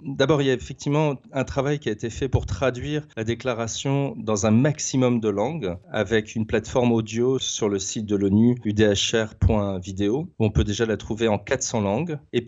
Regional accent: Paris, Île-de-France, France; en tant que Parisien, ça résonne particulièrement.

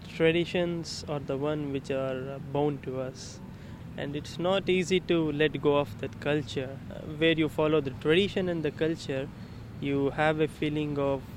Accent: India; now in Haiti; whenever I say I'm an Indian, they say, wow, you guys are the one to come here first.

